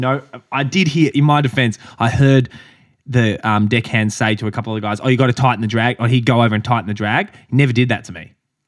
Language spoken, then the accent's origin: English; Australia; see, I'm a Aussie bloke. I'm trying.